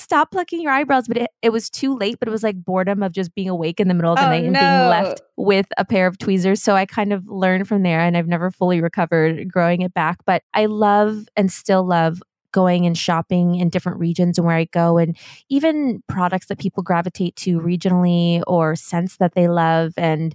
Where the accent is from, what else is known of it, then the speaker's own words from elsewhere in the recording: Germany; And growing up in Germany, I have an aunt who lives in Paris.